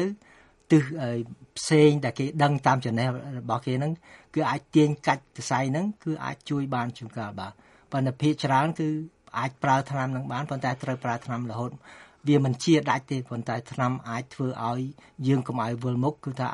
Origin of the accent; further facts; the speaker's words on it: Tang Kouk, Kampong Thom, Cambodia; born there; ខ្ញុំកើតនៅស្រុកតាំងគោកតាំងគោកភូមិតាំងគោកស្រុកបារាយខេត្តកំពង់ធំ